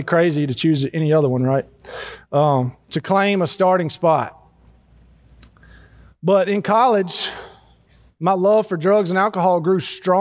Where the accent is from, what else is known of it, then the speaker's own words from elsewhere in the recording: Rabel, Louisiana, United States; So to give y'all a little background, I grew up in Rabel, Louisiana, just a skip and a hop that way.